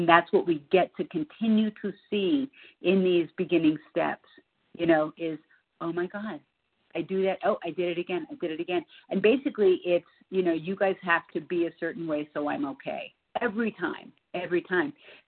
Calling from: Boulder, Colorado, United States; I'm calling from Boulder, Colorado, and just thrilled to be on the line.

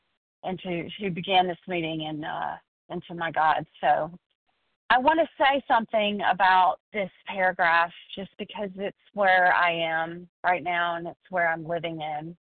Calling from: Georgia, United States

